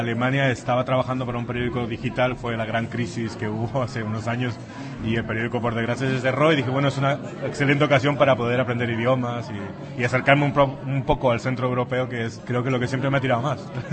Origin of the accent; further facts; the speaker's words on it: La Serena, Coquimbo, Chile; yo cuando estaba chico en La Serena, la ciudad en la que nací en Chile